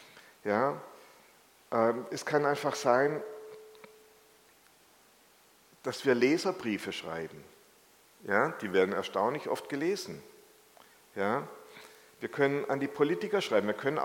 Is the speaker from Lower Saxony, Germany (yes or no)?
no; Mannheim, Baden-Württemberg, Germany; ich komme jetzt aus Mannheim, deshalb muss ich halt die Mannheimer Sachen sein